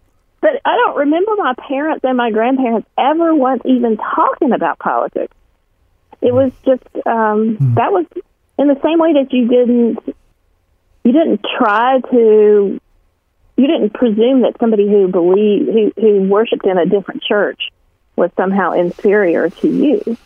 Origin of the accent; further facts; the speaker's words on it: Alabama, United States; I grew up in Alabama during the 1960s and 70s. But I was a child. I was born in 1961.